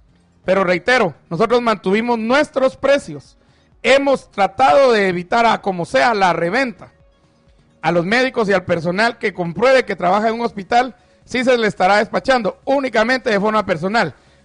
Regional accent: Chimaltenango, Guatemala; El hospital de Chimaltenango, doctores del hospital de mi pueblo, me mandaron a contar, ellos.

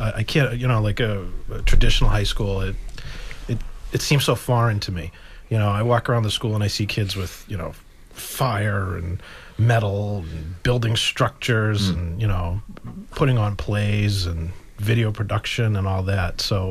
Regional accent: Brockton, Massachusetts, United States; Well, I'm from Brockton.

